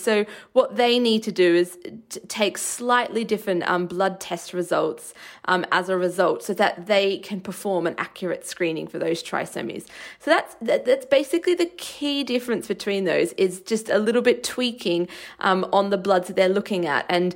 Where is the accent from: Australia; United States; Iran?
Australia; This is the same where I grew up in Australia